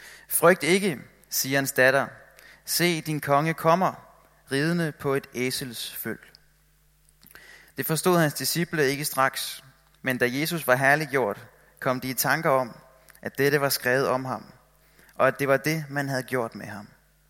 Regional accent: Capital Region of Denmark, Denmark; now in Copenhagen, Denmark; Jeg kommer oprindeligt fra Bornholm. Jeg flyttede til København her i sommer, og jeg startede på Dansk Bibelinstitut, hvor jeg læser teologi.

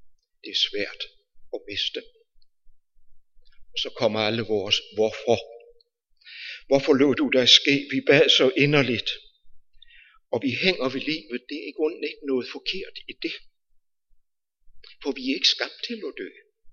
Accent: Region of Southern Denmark, Denmark; der hvor jeg kommer, når jeg er hjemme i Sønderjylland, tager jeg ofte turen derop.

